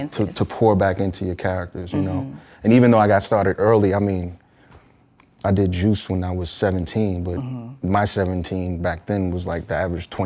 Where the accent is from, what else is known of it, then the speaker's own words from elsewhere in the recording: New York, United States; all of that stuff, I think, poured into me, you know, as a kid growing up in New York.